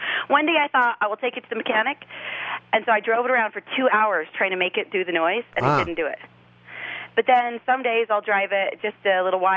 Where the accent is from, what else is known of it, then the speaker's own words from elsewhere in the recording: Utah, United States; I'm from Utah.